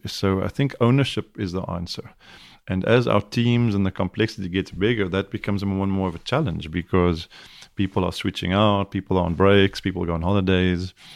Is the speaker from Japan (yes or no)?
no; South Africa; now in United States; you know I'm South African, I have a bit of an accent, you know.